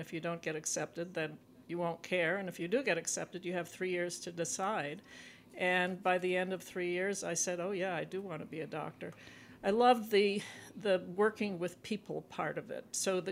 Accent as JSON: {"language": "English", "town": "Montreal", "region": "Quebec", "country": "Canada", "tie": "born or raised there", "said": "And my sister and I were born in Montreal and we grew up in Montreal in a French-Canadian neighborhood near the University of Montreal. But my second language is French, but it's not really my mother tongue."}